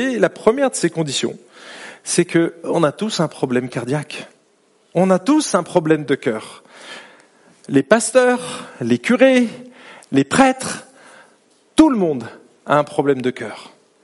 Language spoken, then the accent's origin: French; France; now in Switzerland; vous savez que nous, les Français, enfin, quand je dis nous, ici on est en Suisse, mais je parle en tant que Français